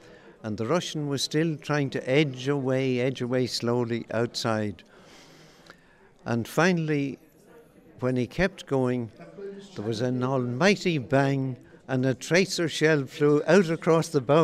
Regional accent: Greystones, Leinster, Ireland; growing up in Greystones in County Wicklow, we had a tradition of boats going away to the Kinsale herring fishery.

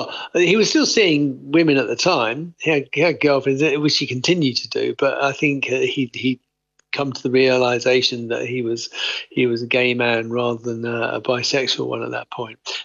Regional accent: England, United Kingdom; I grew up as, you know … with an absolute concrete notion of being English

